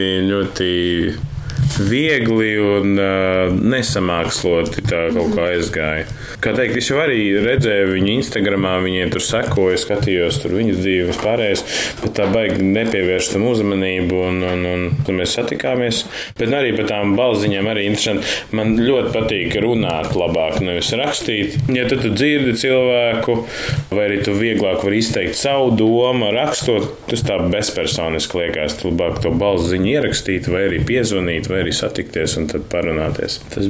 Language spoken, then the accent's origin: Latvian; Cēsis, Cēsis Municipality, Latvia; also born or lived in Riga; Jā, esmu dzimis tīraudzis pa Cēsīm, darbojos un kaut kādu laiku arī padzīvoju ārzemēs un tad pārvācos uz Rīgu